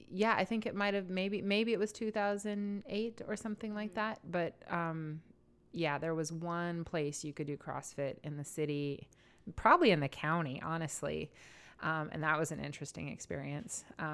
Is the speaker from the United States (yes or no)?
yes; Minnesota, United States; now in Washington, United States; No, I grew up in Minnesota, in northern Minnesota.